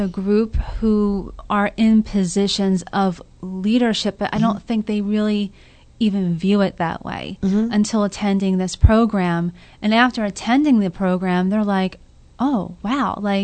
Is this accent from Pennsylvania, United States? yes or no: yes; Philadelphia, Pennsylvania, United States; I'm originally from Philadelphia.